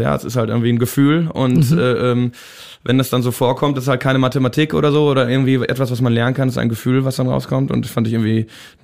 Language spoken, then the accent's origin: German; Gütersloh, North Rhine-Westphalia, Germany; now in Los Angeles, United States; Ja, Los Angeles größtenteils, aber wir sind ursprünglich aus Gütersloh.